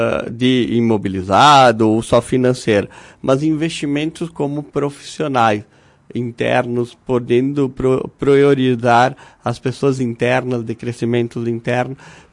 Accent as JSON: {"language": "Portuguese", "town": "Bento Gonçalves", "region": "Rio Grande do Sul", "country": "Brazil", "tie": "born or raised there", "said": "Eu sou natural de Bento Gonçalves."}